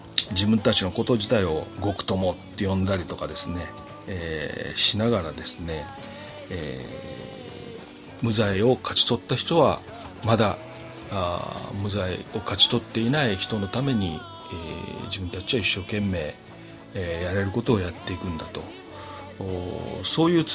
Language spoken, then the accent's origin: Japanese; Kansai, Japan; 関西人なんで笑いも交えながらですね、